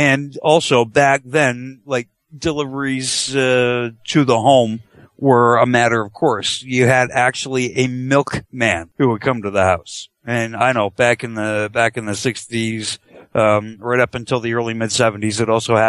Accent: Canada; I'm Canadian. I grew up with Boxing Day.

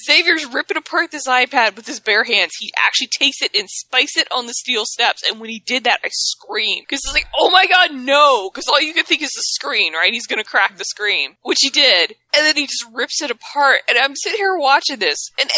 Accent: United States; I'm American. We're uncouth.

